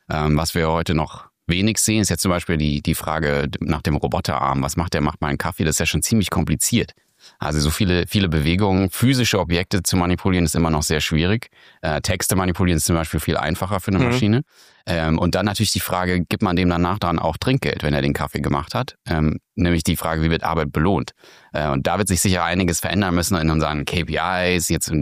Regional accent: United States; German is a second language; Und ich als Amerikaner muss man sich auch immer darstellen, mit was man anders macht als die anderen.

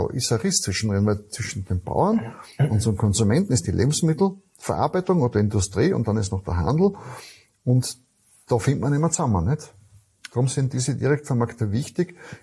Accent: Styria, Austria; ich bin halt aus Südsteier

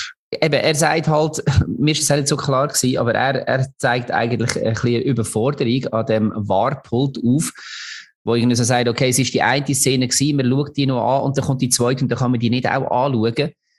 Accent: Lucerne, Switzerland

